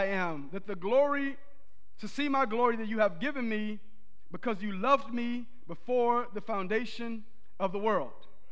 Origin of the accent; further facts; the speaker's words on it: Texas, United States; also born or lived in Kazakhstan / Utah; I told him how my wife and I, we're both from Texas, and we've lived in many different places. We lived in Kazakhstan. We lived in Utah. And we were moving to California